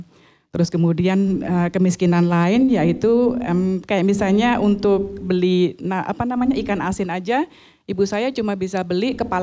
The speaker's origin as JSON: {"language": "Indonesian", "town": "Boyolali", "region": "Central Java", "country": "Indonesia", "lives_now": "Porto, Portugal", "said": "Saya dari Boyolali."}